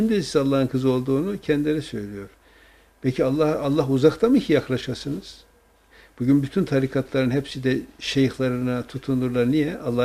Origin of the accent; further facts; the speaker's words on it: Erzurum, Turkey; Ben Erzurum'da işte büyüdüm, şey yaptım.